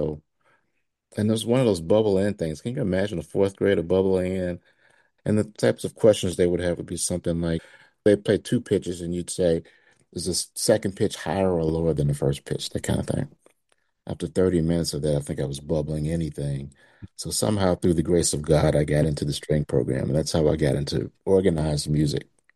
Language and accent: English; Memphis, Tennessee, United States; born there; Well, I was born in Memphis, Tennessee.